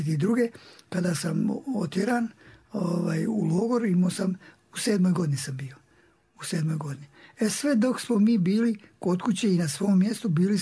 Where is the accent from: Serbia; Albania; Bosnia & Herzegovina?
Bosnia & Herzegovina; Gornji Podravci, Republika Srpska; born there; Ja sam rođen u Gornjim Podravcima. To je jedno selo ispod Kozare. Od Gradiške idući prema Mrakovici, odnosno prema Kozari. 1935. godine.